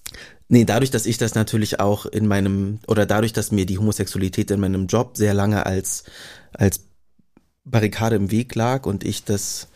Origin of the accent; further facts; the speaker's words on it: Hamburg, Germany; 040 haben wir als Vorwahl, ist uns ganz wichtig.